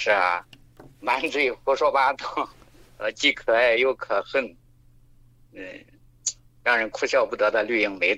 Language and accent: Chinese; Nanyang, Henan, China; now in Dongguan, China; 我来自河南南阳，今年40岁，现在在广东东莞